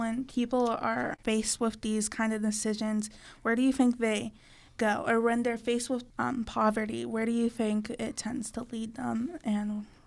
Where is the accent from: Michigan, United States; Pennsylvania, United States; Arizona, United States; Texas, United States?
Pennsylvania, United States; Pittsburgh; It's just kind of sad growing up in Pittsburgh and then seeing places that you used to know